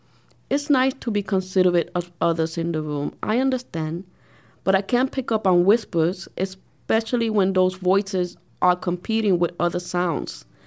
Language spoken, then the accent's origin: English; New York, United States; Eventually, someone mentioned that I spoke differently because I was from New York.